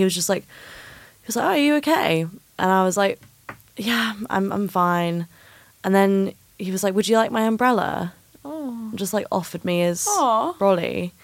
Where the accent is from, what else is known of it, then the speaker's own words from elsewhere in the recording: Matlock, East Midlands, United Kingdom; And I was in Matlock, my hometown, and I went and sat on a bench.